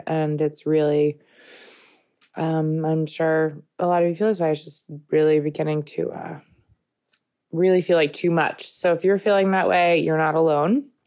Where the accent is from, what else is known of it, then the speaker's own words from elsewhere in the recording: New York, United States; I grew up in Long Island, as did Bobby.